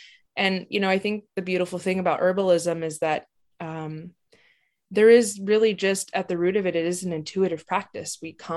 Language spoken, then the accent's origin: English; California, United States; I was born just outside of Yosemite National Park. So I grew up in the mountains, just really submersed in the land